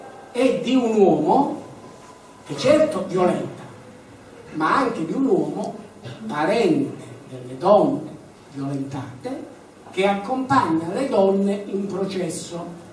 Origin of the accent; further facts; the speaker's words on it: Calabria, Italy; Io sono calabrese come voi.